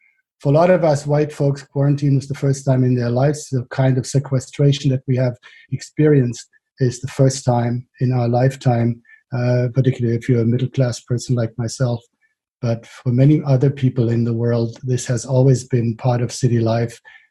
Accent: Frankfurt, Hesse, Germany; in my hometown of Frankfurt

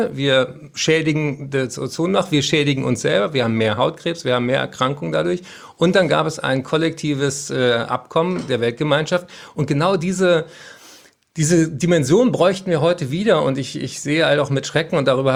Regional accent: Berlin, Germany; ich bin ja Berliner

